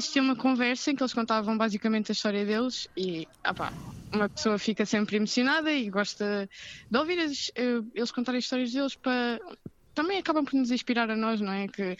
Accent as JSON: {"language": "Portuguese", "country": "Ukraine", "second_language": "Portuguese", "said": "Não sou portuguesa, sou ucraniana, mas considero-me uma portuguesa já."}